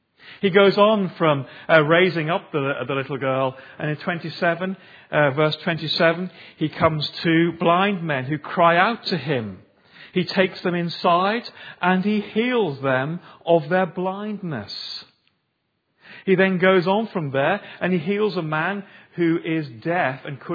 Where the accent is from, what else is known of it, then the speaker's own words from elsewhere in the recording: United Kingdom; We're British, so we're very quiet in the way we do grief.